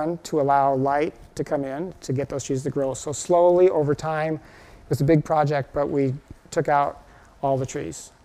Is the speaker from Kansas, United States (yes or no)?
no; Oregon, United States; I'm from Oregon, so I think of Cascades.